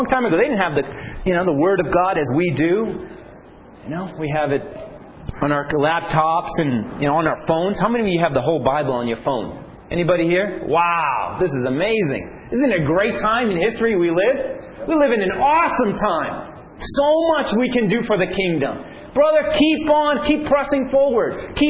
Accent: New York City, New York, United States; I'm from New York City, you know. I always wore a suit in New York, and I had businesses and things like

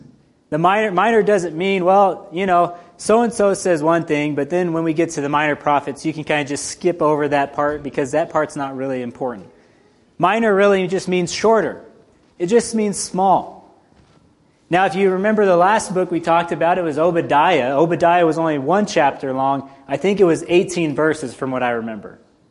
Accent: the South, United States; accent: Southern; Sorry, my southern accent, just hard to pick that up.

